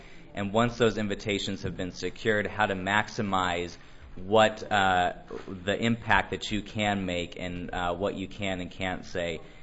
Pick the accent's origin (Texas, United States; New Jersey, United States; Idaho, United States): Idaho, United States; So if EPT can happen in my home state of Idaho, then it can happen anywhere.